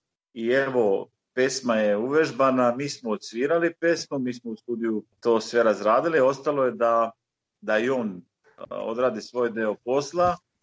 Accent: Borovo, Vukovar-Syrmia County, Croatia; ja sam rođen u Borovu, u našim lokalnim nekim pričama, ja to uvijek naglasim, nisam rođen u Vukovaru, nego sam rođen u Borovu, jel? Ja sam ostao tu

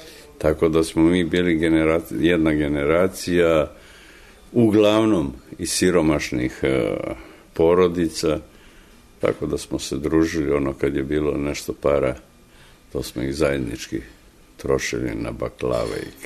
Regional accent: Ivanjica, Šumadija and Western Serbia, Serbia; born there; rođen sam u Ivanjici 1940. na Božić.

